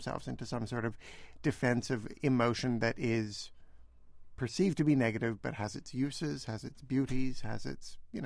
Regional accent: Canada; being Canadian

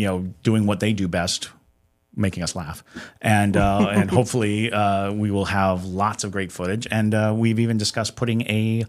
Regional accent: New England, United States; born there; I mean, I was born in New England, but I have long since adapted to the warmer weather.

